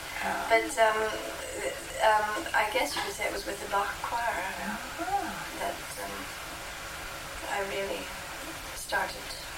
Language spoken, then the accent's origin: English; Coventry, West Midlands, United Kingdom; now in London, United Kingdom; And I was brought up in Coventry.